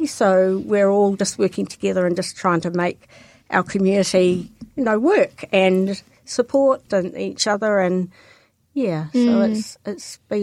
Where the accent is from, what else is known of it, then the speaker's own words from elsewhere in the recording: Auckland, New Zealand; we grew up in Auckland. So Auckland's probably part of my life up there